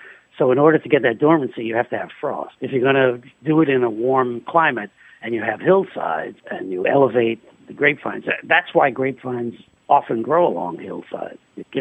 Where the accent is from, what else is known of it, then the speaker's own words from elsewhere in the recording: New York City, New York, United States; and I grew up in New York City, and I had a store in New York City.